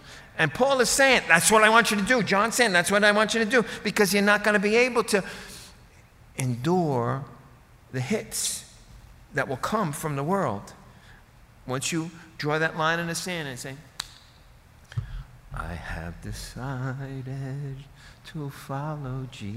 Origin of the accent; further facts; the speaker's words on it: Rockaway Beach, New York, United States; Being an Irish Catholic and I'm from Rockaway Beach, these are verses that appeal greatly to me.